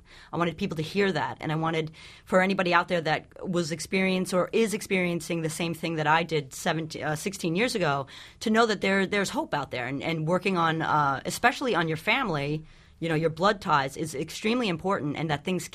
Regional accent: Queens, New York, United States; Well, I moved into – I was from Queens, and I moved into the West Village.

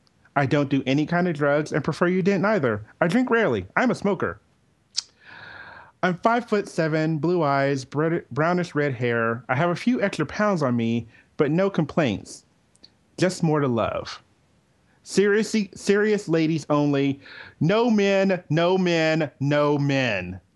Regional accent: Louisville, Kentucky, United States; I found this in my hometown of Louisville.

